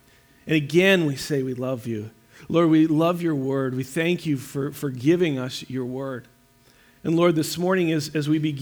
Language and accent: English; California, United States; born there; Now, I was born in the States. I was born in California, exciting place, right where Google is now, actually.